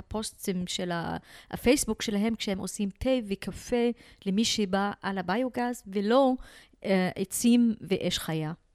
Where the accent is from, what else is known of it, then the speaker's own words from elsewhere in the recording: Shibli, Northern District, Israel; גם כפלסטינית, גם כבדווית, כמוסלמית